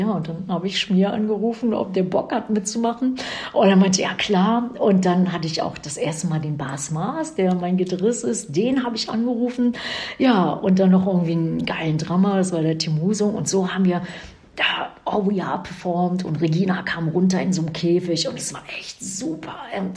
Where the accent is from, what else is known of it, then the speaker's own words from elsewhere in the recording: Krefeld, North Rhine-Westphalia, Germany; und dann kommen wir aus Krefeld